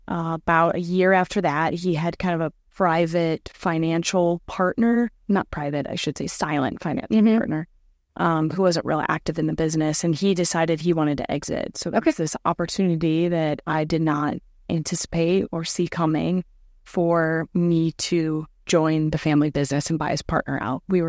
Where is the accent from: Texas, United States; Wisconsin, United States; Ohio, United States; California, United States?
Ohio, United States; Cleveland; Cleveland, Ohio.